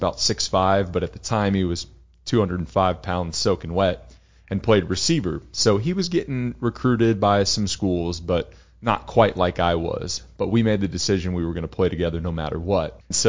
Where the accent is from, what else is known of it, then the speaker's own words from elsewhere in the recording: San Antonio, Texas, United States; Loved growing up in San Antonio.